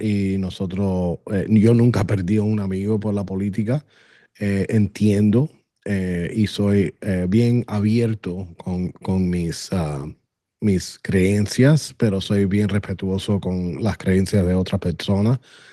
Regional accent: Miami, Florida, United States; born there; No, soy cubano, nacido aquí en los Estados Unidos, aquí en Miami.

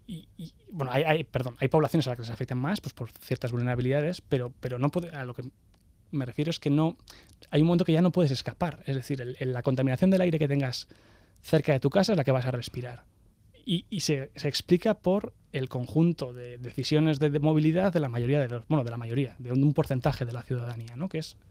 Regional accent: Pamplona, Navarre, Spain; en el centro de Iruña, que es de donde soy

